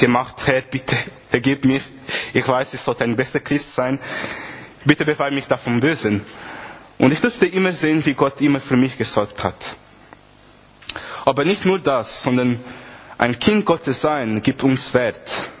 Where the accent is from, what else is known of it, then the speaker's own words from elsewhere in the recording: Portugal; German is a second language; now in Germany; als ich klein war, es war so, dass bei uns in Portugal, wir hatten immer Lager, sehr viele Lager, jugendliche Programme, es war sehr toll